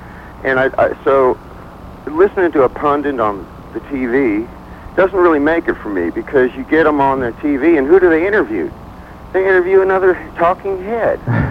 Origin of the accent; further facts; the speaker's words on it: Texas, United States; And I'm from Texas, and I've got a lot of Hispanic friends.